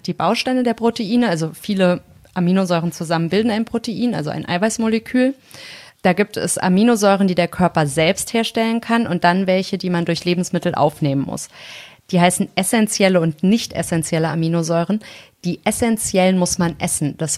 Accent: Hesse, Germany; Und ich komme ja aus Nordhessen

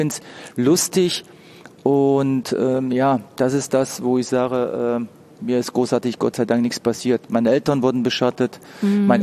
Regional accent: East Germany, Germany; Wir waren damals, donnerstags waren wir in einer Mokka-Milcheisbar, hieß die bei uns im Osten.

